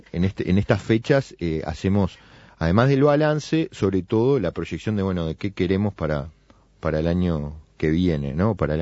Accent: Uruguay; qué es lo que todos como uruguayos deberíamos prestar atención

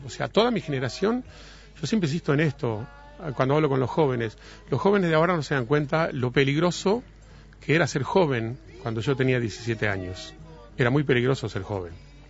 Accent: Fray Bentos, Río Negro, Uruguay; now in Montevideo, Uruguay; Yo soy de Fray Bentos.

